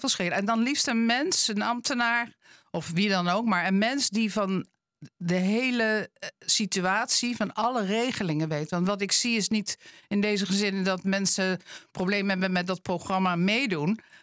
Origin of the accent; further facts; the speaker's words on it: Eemnes, Utrecht, Netherlands; ik kom uit Eemnes